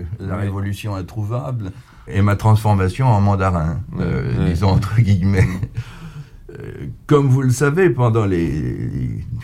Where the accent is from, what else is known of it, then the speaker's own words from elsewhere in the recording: France; en tant que Français